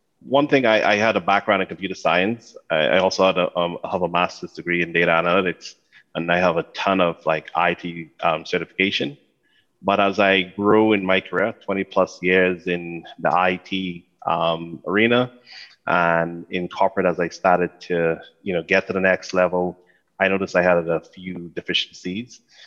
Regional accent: Nassau, New Providence, Bahamas; Originally born and raised in beautiful Nassau, Bahamas.

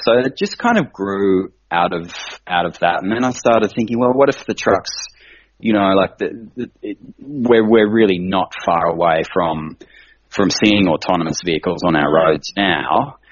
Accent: Toowoomba, Queensland, Australia; I was a real aficionado when I was growing up in Toowoomba in the 70s and early 80s.

